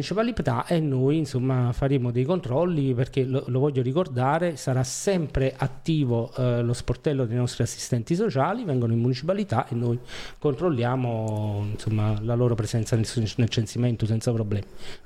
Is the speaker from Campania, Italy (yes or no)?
yes; Naples, Campania, Italy; born there; io sono nato a Piscina, da poco distante da Scampia